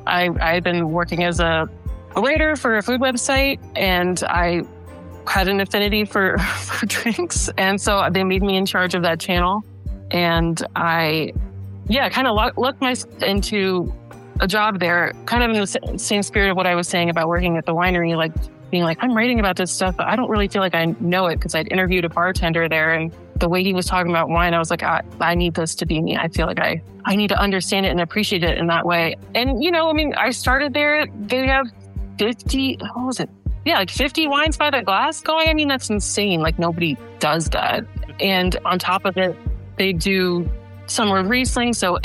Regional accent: Houston, Texas, United States; also born or lived in Boston; I was born in Boston, but I would say like raised mostly like middle school through high school in Houston, Texas. That's where I learned to drive at 15.

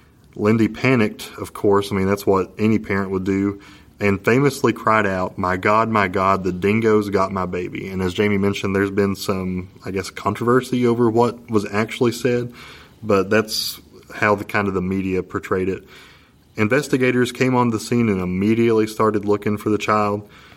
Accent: Tennessee, United States; I'm from Tennessee.

